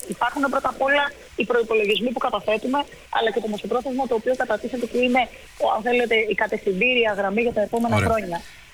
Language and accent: Greek; Greece; οι γενιές ανθρώπων οι οποίοι μεγαλώσαμε στην Ελλάδα